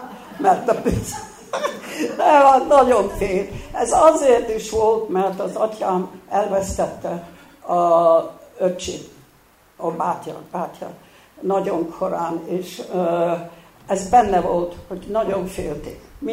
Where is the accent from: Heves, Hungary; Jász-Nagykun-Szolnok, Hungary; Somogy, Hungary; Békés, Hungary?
Békés, Hungary; Doboz; also born or lived in Budapest; Doboz egy kis község. Hát a község már 4000-en vagyunk, nem is vagyunk olyan kicsi. És ott voltam gyerekkoromban, imádtam, de Budapesten születtem.